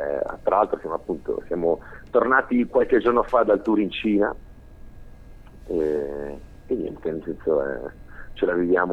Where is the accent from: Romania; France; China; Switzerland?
Switzerland; veniamo dal sud della Svizzera, tra l'altro a pochi minuti dal confine italiano